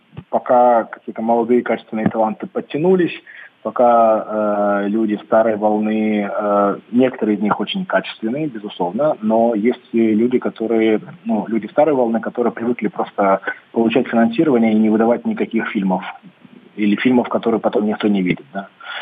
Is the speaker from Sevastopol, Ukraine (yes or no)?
no; Donetsk, Donetsk Oblast, Ukraine; я сам родом из Донецка